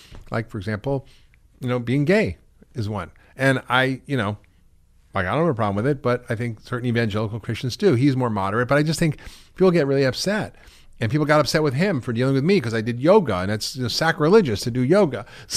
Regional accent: Queens, New York, United States; I mean, I grew up in Queens in a very poor neighborhood.

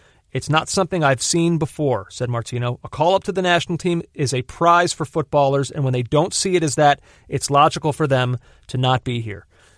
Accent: United States; as an American fan

